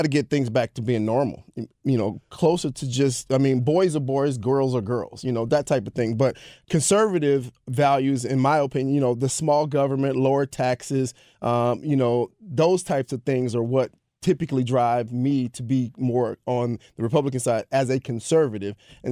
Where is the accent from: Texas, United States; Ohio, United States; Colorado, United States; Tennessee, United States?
Texas, United States; Houston; now in O'Fallon, United States; No, I'm a Texan. And I'm originally from Houston, Texas.